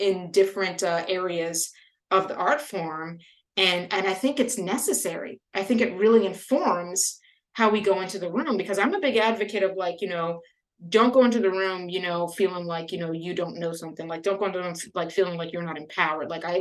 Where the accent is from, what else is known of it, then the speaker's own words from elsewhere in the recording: Louisiana, United States; I grew up in Louisiana, but I grew up in mostly in predominantly white spaces. And I'm one of 10 siblings. And for most of our, yes, big, big Creole family.